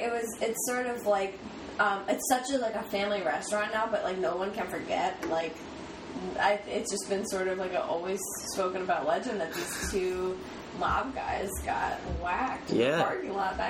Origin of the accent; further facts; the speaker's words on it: New Jersey, United States; is did you, where you grew up, we're both from New Jersey.